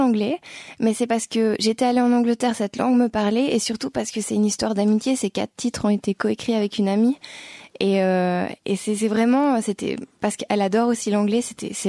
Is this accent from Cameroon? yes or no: no; Monthey, Valais, Switzerland; also born or lived in England / Zurich; Donc, oui, je viens du Valais, de Monté, plus précisément.